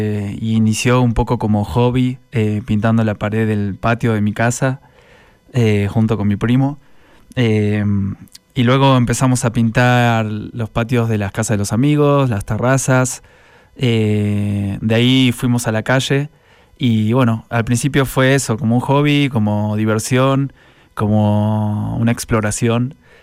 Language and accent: Spanish; Buenos Aires, Argentina; Yo soy de Buenos Aires y ahí, bueno, no, nunca nieva